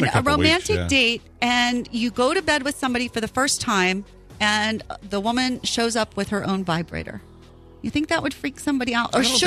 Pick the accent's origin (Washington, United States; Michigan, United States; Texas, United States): Texas, United States; Houston; I grew up in Houston. I love barbecue.